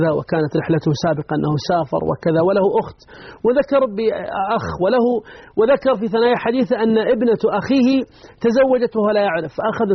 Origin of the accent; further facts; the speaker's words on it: Taif, Makkah Province, Saudi Arabia; وأنا من أهل الطائف، فوالدتي يعود عروقها إلى أبها تحديدا النماص.